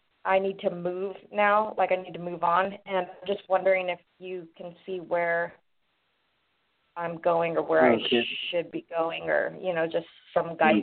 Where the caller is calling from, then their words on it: Phoenix, Arizona, United States; I'm calling from Phoenix, Arizona.